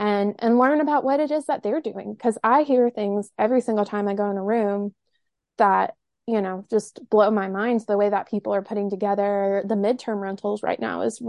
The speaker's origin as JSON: {"language": "English", "region": "the South", "country": "United States", "said": "I'm from the South. I'm a Waffle House girl, but Huddle House is cool too. Grew up going there."}